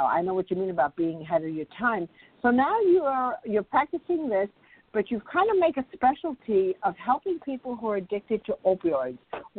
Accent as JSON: {"language": "English", "country": "Cuba", "said": "because my mom, we're from Cuba. We're immigrants from Cuba"}